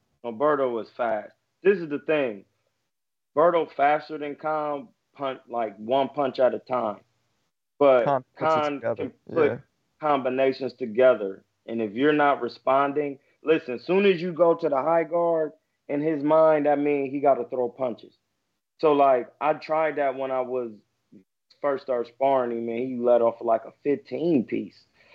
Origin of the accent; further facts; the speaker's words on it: Akron, Ohio, United States; No, I'm from Akron.